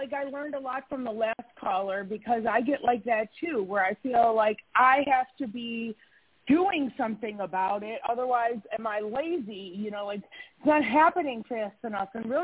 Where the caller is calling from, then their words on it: Wisconsin, United States; I am in Wisconsin.